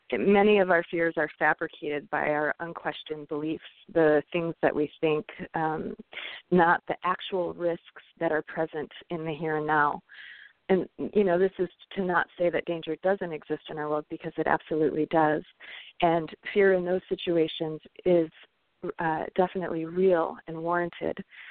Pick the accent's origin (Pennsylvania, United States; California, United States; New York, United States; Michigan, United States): Michigan, United States; Detroit; One of the other aspects of growing up in Detroit was to be in the midst of the intense racial divide